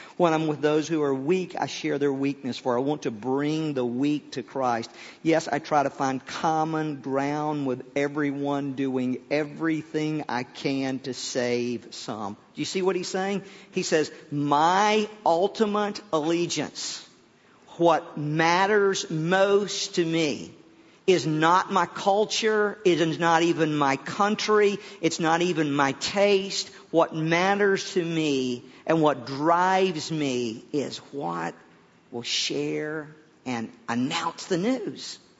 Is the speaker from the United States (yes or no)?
yes; the South, United States; accent: Southern; You know, I'm from the South. I like it. I do. I know a lot of Southerners, you know, they go. I went to college in Chicago. A lot of Southerners go off to like somewhere and try to get rid of their accent. I don't.